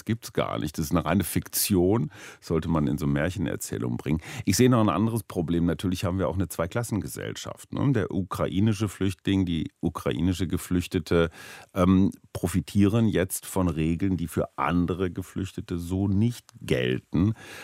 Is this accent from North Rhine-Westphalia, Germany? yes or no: no; Berlin, Germany; Also wir als Berliner sind ja große Anhänger der Luftbrücke.